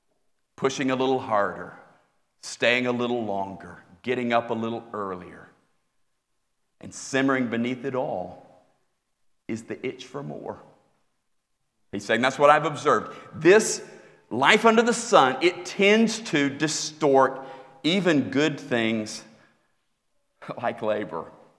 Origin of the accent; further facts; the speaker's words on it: Florida, United States; now in Iowa, United States; I grew up in Florida. I'd never endured that kind of bitter cold.